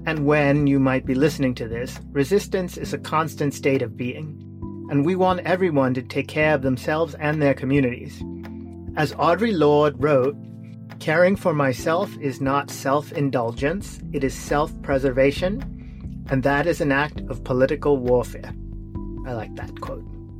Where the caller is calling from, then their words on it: San Francisco, California, United States; I am calling you from San Francisco.